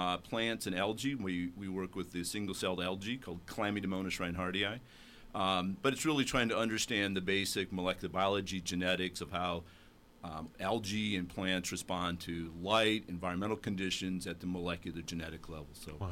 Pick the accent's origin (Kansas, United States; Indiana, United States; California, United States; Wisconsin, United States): Wisconsin, United States; Platteville; So I grew up in Platteville, Wisconsin